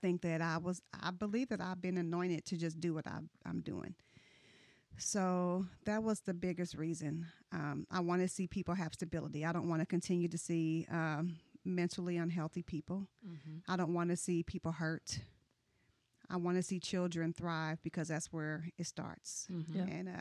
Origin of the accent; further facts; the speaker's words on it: Kansas City, Missouri, United States; also born or lived in Fort Riley; now in Grandview, United States; So, yeah, I was born in Fort Riley, raised in Kansas City.